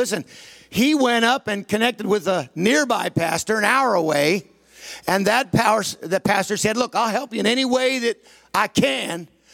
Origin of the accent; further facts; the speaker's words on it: United States; from Washington.